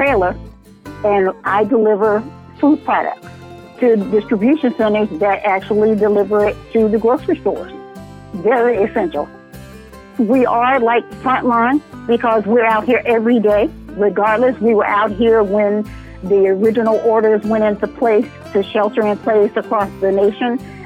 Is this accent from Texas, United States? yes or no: yes; Cattle Mills, Texas, United States; I'm in Texas at the time. I'm from Cattle Mills. It's about 30 miles east of Dallas